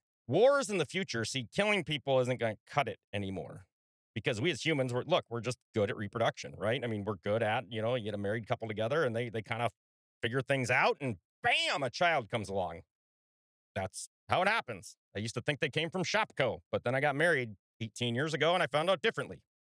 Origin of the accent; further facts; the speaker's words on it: Minnesota, United States; The George Floyd riots alone in my home state are estimated to have cost about $2 billion worth of damage.